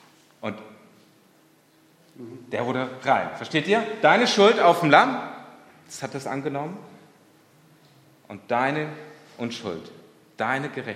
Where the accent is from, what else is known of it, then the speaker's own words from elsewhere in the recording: North Rhine-Westphalia, Germany; also born or lived in USSR; now in Jena, Germany; ich bin in der ehemaligen UdSSR groß geworden, beziehungsweise geboren. Groß geworden bin ich in Nordrhein-Westfalen, in Zwistalheim, also im Rhein-Sieg-Kreis